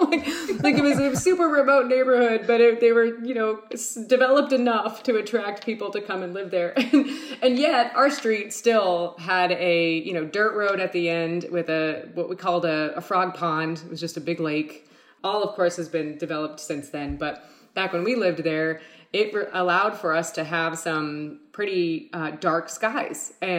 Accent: Anchorage, Alaska, United States; So I was actually born at Providence Hospital in Anchorage. We lived in Anchorage. We lived in a trailer park area right off of Muldoon.

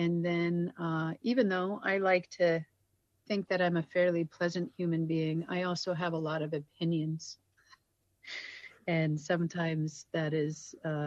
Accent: Wrangell, Alaska, United States; now in Juneau, United States; I'm from the Snail House. I was born and raised in Wrangell, and my Kawun lineage come in from Glacier Bay, from the Huna area, but I reside in Juno now, and I belong to a very large multicultural family.

